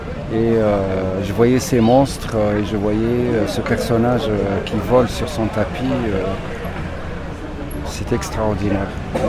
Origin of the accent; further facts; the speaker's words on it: Oujda, Oriental, Morocco; quand j'étais jeune, adolescent, à Oujda